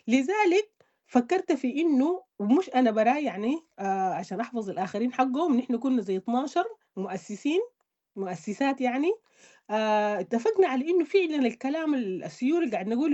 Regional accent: Sudan; نحن كسودانيين

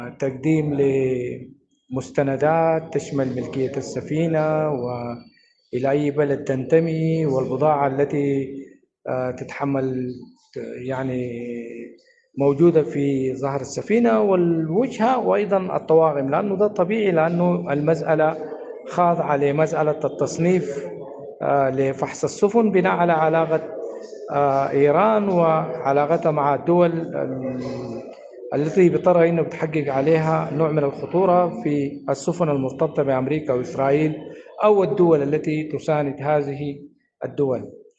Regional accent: Sudan

